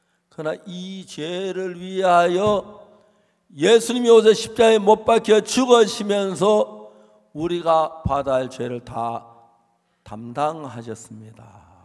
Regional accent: South Korea; 저는 한국에서 태어나서 자라면서

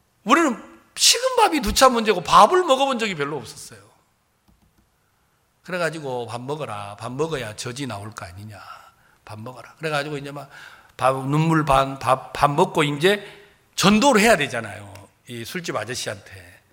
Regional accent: Wando, South Jeolla, South Korea; 저는 고향이 전라남도 완도입니다.

